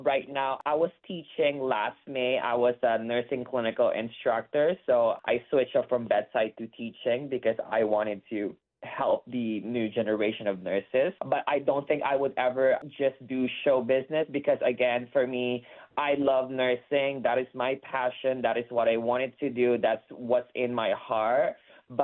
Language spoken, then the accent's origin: English; Canada; I'm Canadian. I'm a Canadian citizen.